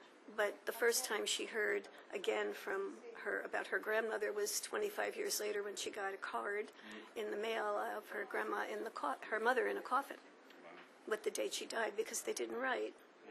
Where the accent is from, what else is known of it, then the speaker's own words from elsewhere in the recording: Bronx, New York, United States; also born or lived in Boston / Hartford; And in between, I went to high school and college in the Bronx, so I'm always a New Yorker.